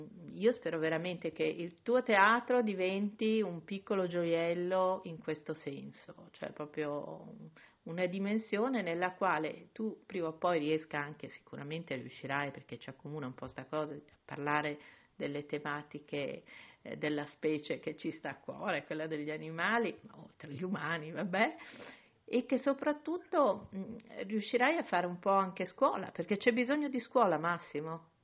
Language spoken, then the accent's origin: Italian; Milan, Lombardy, Italy; e qui chiudo su un tema che un po' mi scoccia da milanese